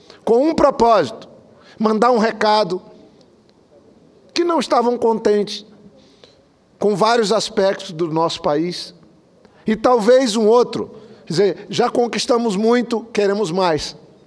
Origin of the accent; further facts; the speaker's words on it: Acre, Brazil; vim do Acre